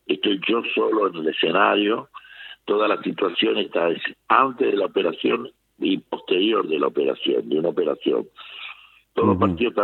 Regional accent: Salta, Argentina; moved away; siempre traté de resguardar mi raíz y decir, no, yo no me transformé a porteño, sino siendo el negrito salteño.

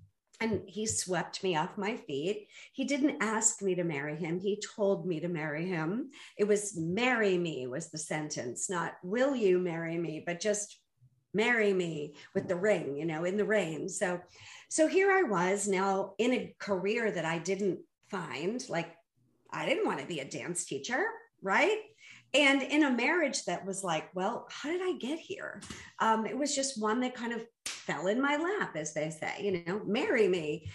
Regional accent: Boston, Massachusetts, United States; I grew up in Boston. It runs in my blood

